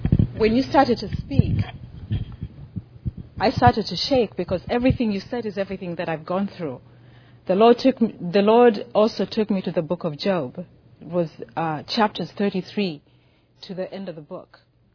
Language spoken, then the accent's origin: English; Uganda; moved away; He and I came from Uganda together in 1980.